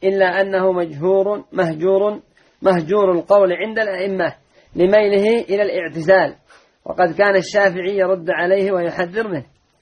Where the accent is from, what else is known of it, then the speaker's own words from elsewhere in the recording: Yemen; عندنا في اليمن